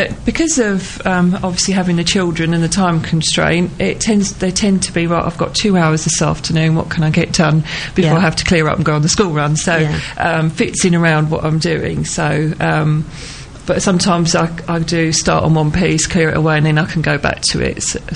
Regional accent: East of England, United Kingdom; I grew up in Suffolk

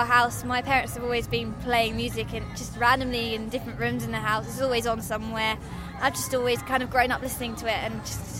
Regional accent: Chelmsford, East of England, United Kingdom; I'm from Chelmsford, so I gig quite a lot in Chelmsford.

